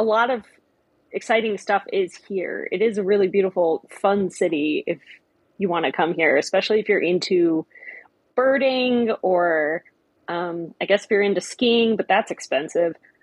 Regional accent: California, United States; more beautiful mountains than the ones I grew up by in California.

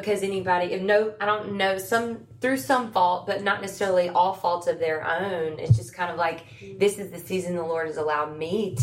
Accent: Mississippi, United States; I was raised in South Mississippi

